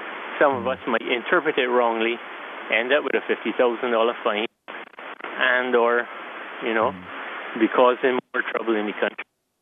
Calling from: Christchurch, Canterbury, New Zealand; Christchurch.

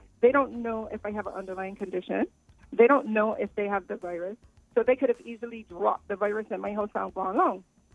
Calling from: Connecticut, United States; I'm calling from Connecticut.

